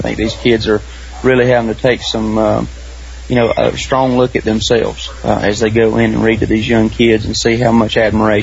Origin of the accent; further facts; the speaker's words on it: Roslyn, United States; You know, I grew up in Roslyn, which is a small area